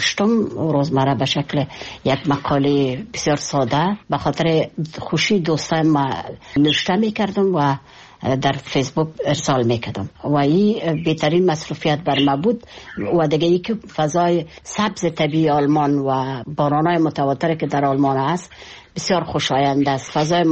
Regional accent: Kabul, Afghanistan

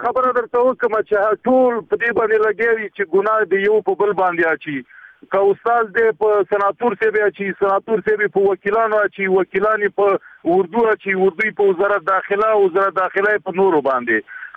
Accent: Afghanistan; زه یو افغان یم

